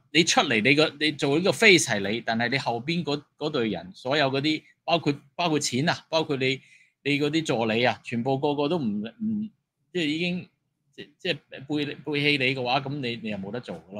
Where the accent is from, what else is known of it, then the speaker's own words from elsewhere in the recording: Guangdong, China; accent: Cantonese; 我哋廣東話係咪有個叫做冷手執個熱煎堆，係咪有咁嘅講法啊？